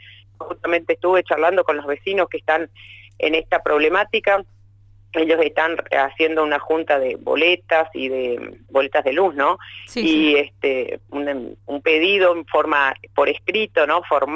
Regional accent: Misiones, Argentina; now in Neuquén, Argentina; Yo hace 14 años llegué a Neuquén. Soy oriunda de Misiones. Obviamente con mi profesión vine a trabajar a Neuquén.

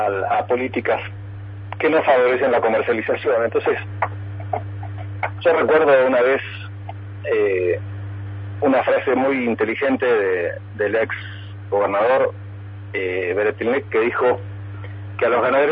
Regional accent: Argentina; nos ayuda como argentinos

